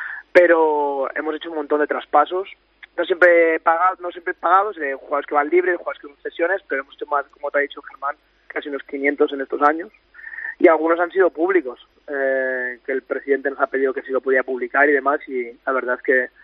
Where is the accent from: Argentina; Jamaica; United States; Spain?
Spain; Bueno, hay empleados de muchos sitios, pero los fundadores somos de España.